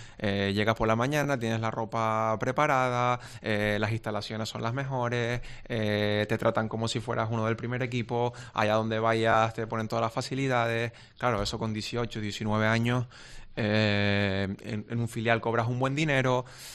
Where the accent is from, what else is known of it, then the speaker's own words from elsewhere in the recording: Tenerife, Canary Islands, Spain; al final el equipo de mi tierra es el Tenerife